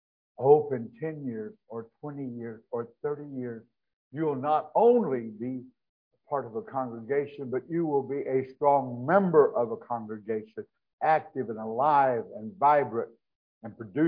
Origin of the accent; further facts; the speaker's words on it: Joplin, Missouri, United States; Where I grew up in Joplin, by the school, there is a steel post driven into the ground.